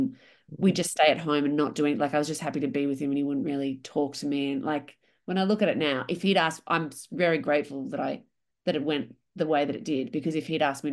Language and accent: English; Australia; because Australian, you know, you're Australian, I'm Australian.